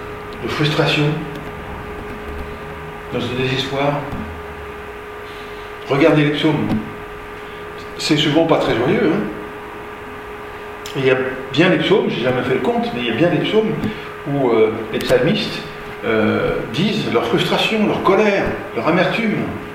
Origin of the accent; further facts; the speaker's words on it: Mulhouse, Grand Est, France; j'étais en terminale à Mulhouse, là où j'ai grandi